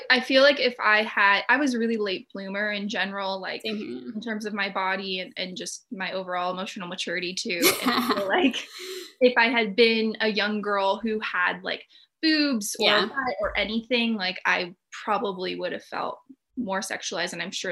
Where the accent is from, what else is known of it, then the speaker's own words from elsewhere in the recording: Elk Grove, California, United States; We are from the charming town of Elk Grove, California.